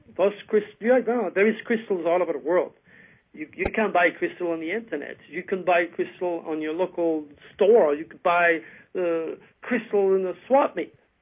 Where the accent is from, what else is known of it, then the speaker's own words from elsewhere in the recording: France; accent: French; English is a second language; I said, "Well, it cannot be only my French accent, because you're also French."